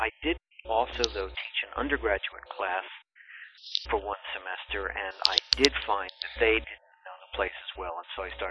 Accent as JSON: {"language": "English", "region": "New Jersey", "country": "United States", "tie": "born or raised there", "said": "I grew up in New Jersey, and my parents, like a few times a year, would take me to see Broadway shows."}